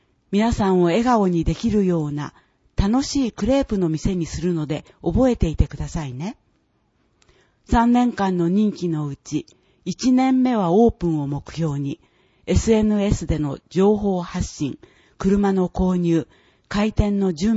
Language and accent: Japanese; Osaka, Japan; now in Kuriyama, Japan; 大学を卒業して令和4年から栗山の住民になりました。生まれも育ちもバリバリの大阪人の